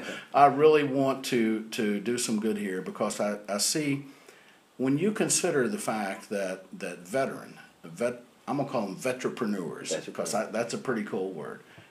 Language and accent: English; the South, United States; I'm from the South, so I can only go so fast, you know, but I can always be slowed down.